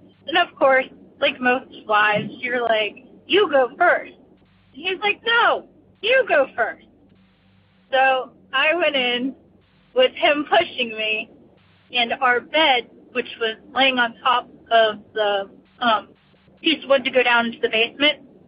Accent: Pittsburgh, Pennsylvania, United States; I am from Pittsburgh, PA.

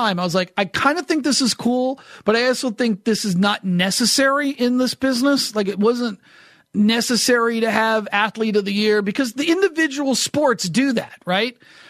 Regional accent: New Hampshire, United States; And I remember, like, growing up in New Hampshire, I'd watch it and I'd be like so kind of envious of these guys.

